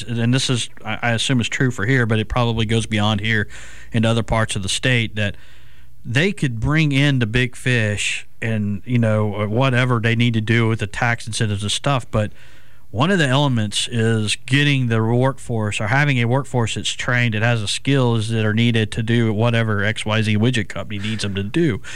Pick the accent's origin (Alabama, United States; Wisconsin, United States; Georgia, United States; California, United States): Alabama, United States; Birmingham; now in Mobile, United States; I mean, I grew up in Birmingham. I went to Auburn, and I really kind of cut my teeth in journalism here in Mobile.